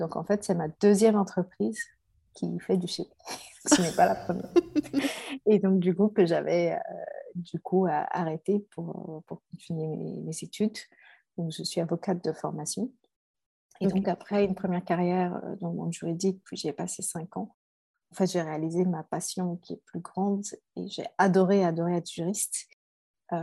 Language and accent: French; Chad; also born or lived in Saudi Arabia / Switzerland / Benin / Egypt; now in Germany; donc je suis tchadienne. Mes deux parents sont tchadiens. Et moi, j'ai grandi un peu partout, en fait, donc entre l'Arabie Saoudite, la Suisse, le Bénin, l'Égypte, le Gabon, les États-Unis